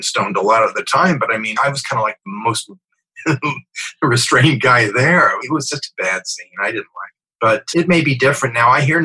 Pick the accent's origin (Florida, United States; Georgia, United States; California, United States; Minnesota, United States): California, United States; San Diego; growing up in San Diego, I mean, San Diego, you can go from the mountains to the water.